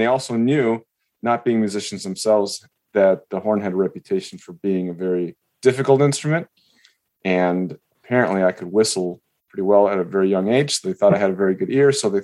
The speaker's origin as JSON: {"language": "English", "town": "Chicago", "region": "Illinois", "country": "United States", "tie": "born or raised there", "also_born_or_lived": "Guatemala", "said": "I grew up in Chicago, was born in Guatemala, however, but didn't move to the Chicago area until 1.5 years old"}